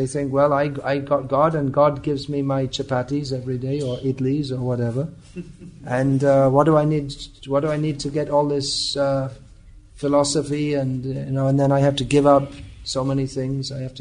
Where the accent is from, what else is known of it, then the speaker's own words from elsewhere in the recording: Nagercoil, Tamil Nadu, India; born there; I was born in Nagarkoil, and we're all, you know, Nagar.